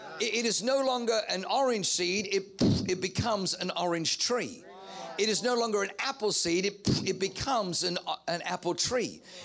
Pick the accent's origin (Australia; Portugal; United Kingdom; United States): Australia; I grew up in Australia. And Australia has something they never mention on our tourism commercials.